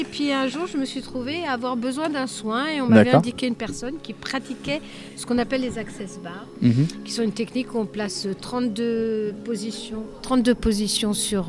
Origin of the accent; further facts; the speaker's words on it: Gien, Centre-Val de Loire, France; Oui, je suis de Gien.